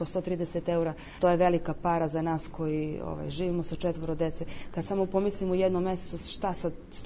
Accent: Niš, Nišava District, Serbia; Nisam mogla u početku odmah da se zaposlim kada sam došla iz Niša.

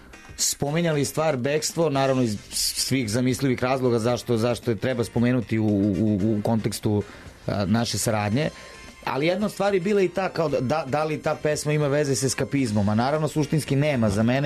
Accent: Serbia; Vidi, ja sam čovek Srbin i ja se ne bavim očekivanjima.

